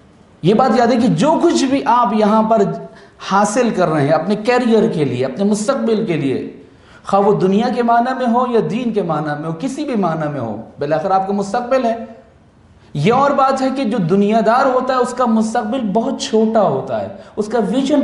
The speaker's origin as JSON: {"language": "Urdu", "town": "Karachi", "region": "Sindh", "country": "Pakistan", "said": "میں چونکہ بہرحال کراچی سے آیا ہوں تو ممکن ہے کہ میرے لہجے کو سننے میں آپ کو کوئی مشکل پیش آ رہی ہو."}